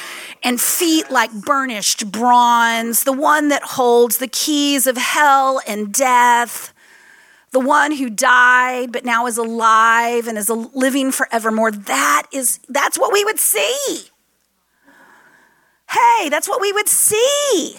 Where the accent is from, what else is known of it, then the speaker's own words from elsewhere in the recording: Texas, United States; I'm from Texas originally, so I'll break out of y'all every once in a while, right?